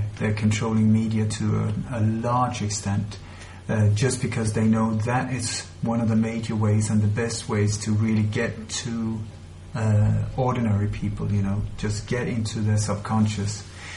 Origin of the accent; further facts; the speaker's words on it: Sweden; English is a second language; now in Spain; I've also had to leave my home country. I left Sweden in the year 2000, and I'm now living in Spain because I was threatened and I did not feel safe at all in Sweden.